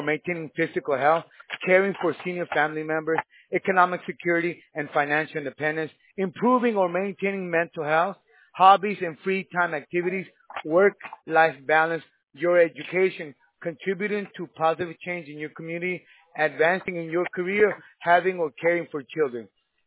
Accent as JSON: {"language": "English", "region": "California", "country": "United States", "tie": "born there", "said": "I was born in California, in San Gabriel Valley."}